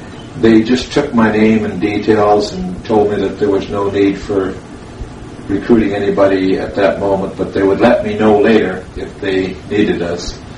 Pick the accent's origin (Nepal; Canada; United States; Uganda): Canada; Calgary, Alberta; born there; Yes, I was born in Calgary, Alberta, Canada on February the 23rd, 1922. … We had seven children in the family.